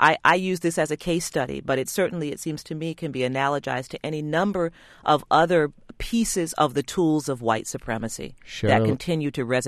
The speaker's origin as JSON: {"language": "English", "region": "New York", "country": "United States", "tie": "born or raised there", "said": "I grew up in New York, so I'm well aware of them."}